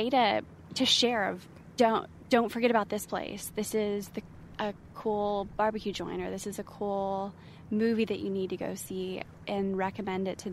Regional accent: California, United States; now in Paducah, United States; I am from California and I have been moving around the country for nearly the last decade.

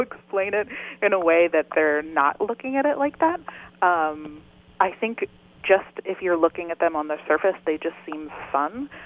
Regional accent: Wilmington, Delaware, United States; I'm from Wilmington, Delaware, and I did go away to school and majored in art

